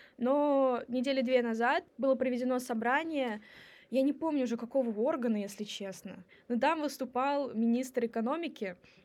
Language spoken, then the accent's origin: Russian; Russia; А мы, люди из России, которые, ну, вроде бы изучают Китай